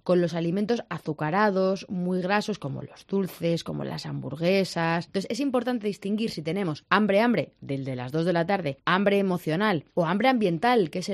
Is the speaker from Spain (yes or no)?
yes; Belmonte, Castilla-La Mancha, Spain; Bueno, yo soy de Cuenca, yo soy de Belmonte, Cuenca, y yo tenía una farmacia rural en un pueblo de 500 habitantes.